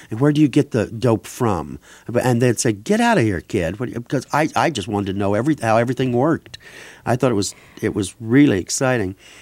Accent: Lebanon, Missouri, United States; born there; Yeah, I was born in Lebanon.

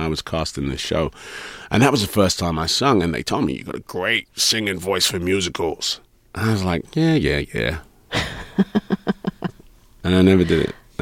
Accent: Hackney, London, United Kingdom; I remember thinking, what? I came from Hackney, where that is just like unheard of. I get to Canning Town and I'm dealing with this.

